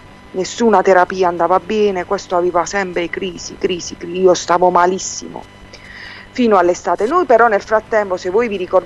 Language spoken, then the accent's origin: Italian; Foggia, Apulia, Italy; Poi siamo tornati a Foggia, noi siamo di Foggia, siamo tornati a Foggia.